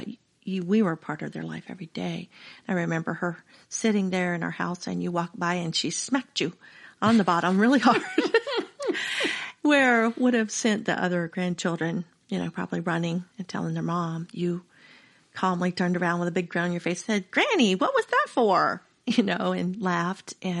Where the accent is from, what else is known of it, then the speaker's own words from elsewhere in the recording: Jacksonville, Florida, United States; born there; Jacksonville.